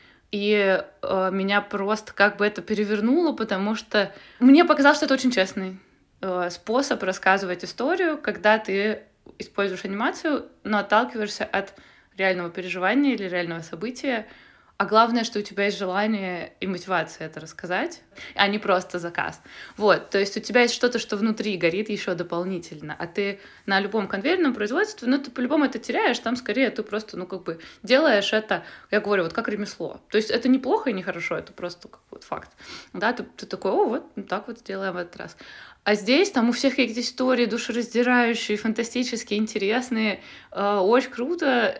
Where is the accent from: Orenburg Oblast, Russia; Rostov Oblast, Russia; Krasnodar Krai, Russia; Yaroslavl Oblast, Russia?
Yaroslavl Oblast, Russia; Yaroslavl; now in Moscow, Russia; Я из Ярославля, я приехала из Ярославля в Москву